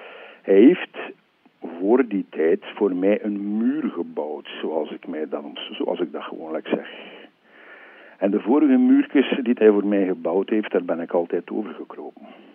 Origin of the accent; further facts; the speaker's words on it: Sint-Niklaas, East Flanders, Belgium; born there; Ik ben geboren in Sint-Niklaas en ik woon in Sint-Niklaas.